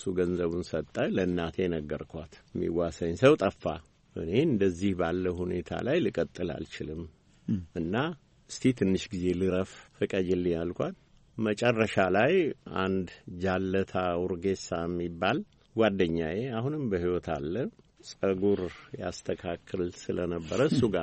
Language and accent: Amharic; Addis Ababa, Ethiopia; እኔ የተወለድኩት አዲስ አበባ ፊት በር ከሚባለው ቦታ ነው። ነሐሴ 30 ቀን 1930 ዓመተ ምህረት ነው የተወለድኩት። እድገቴም አዲስ አበባ ውስጥ ነው።